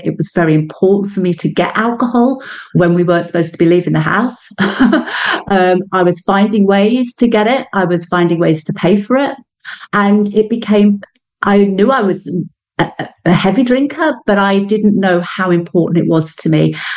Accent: England, United Kingdom; now in Canada; I'm English, but I live in Canada. So I'm 5 hours behind you.

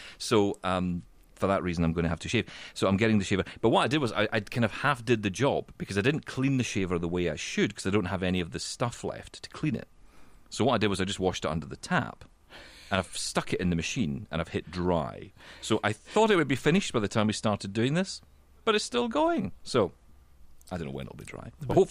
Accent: Scotland, United Kingdom; Have you met me? I'm Scottish.

